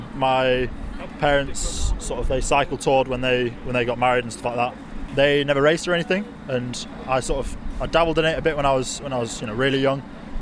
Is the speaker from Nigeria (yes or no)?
no; United Kingdom; I mean, as British riders, and any British riders who are like listening to this will know, the Conti level is dead.